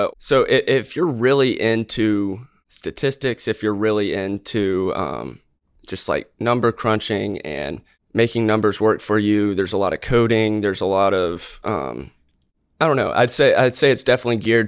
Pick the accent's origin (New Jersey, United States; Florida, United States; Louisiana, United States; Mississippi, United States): Florida, United States; Pensacola; I grew up in Pensacola, Florida.